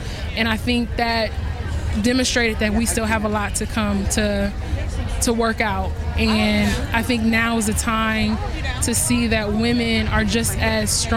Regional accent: Fort Wayne, Indiana, United States; now in Bloomington, United States; Well, I'm originally from Fort Wayne, and I live and work in Bloomington. What brings me here today is the fact that I'm African-American

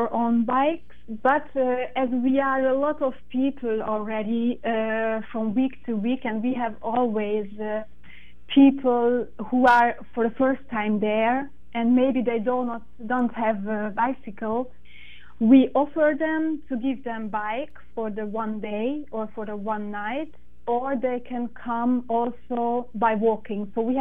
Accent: Budapest, Hungary; English is a second language; moved away as an adult; also born or lived in Pécs; And then when I was 18, it was 2003, I moved from Budapest to the south part of Hungary, to Pécs.

